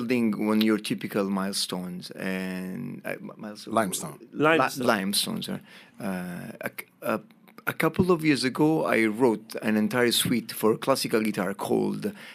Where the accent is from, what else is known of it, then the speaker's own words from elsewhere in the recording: Naples, Campania, Italy; English is a second language; I came from Napoli, so I like every single place that have sea and sun